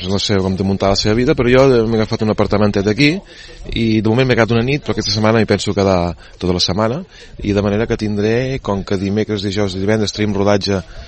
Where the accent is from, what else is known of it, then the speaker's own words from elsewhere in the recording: Terrassa, Catalonia, Spain; jo no soc de Barcelona, soc de Terrassa